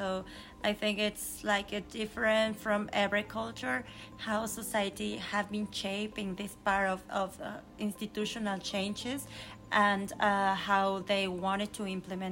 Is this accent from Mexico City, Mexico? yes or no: yes; Mexico City, Mexico; I'm from Mexico City